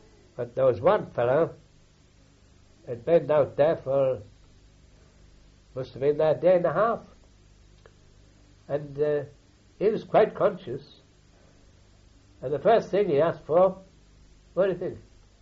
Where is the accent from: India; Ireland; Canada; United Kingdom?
United Kingdom; Durham, North East England; That's because I came from Durham.